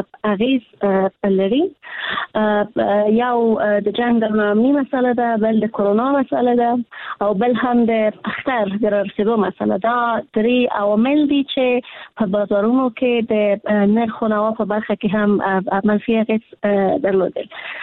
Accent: Afghanistan; موږ د افغانستان خلک یو

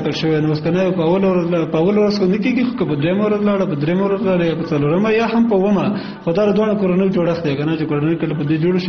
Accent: Kunar, Afghanistan; زه اصلا د کونړ ولایت اوسیدونکی یم ګورم په نورستان کې وخت هم تیر کړی

